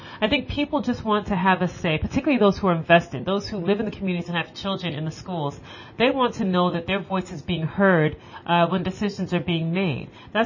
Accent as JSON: {"language": "English", "town": "Chicago", "region": "Illinois", "country": "United States", "tie": "born or raised there", "said": "I grew up in the Chicago area, spent a lot of time on the north side in Rogers Park, Uptown, Edgewater area"}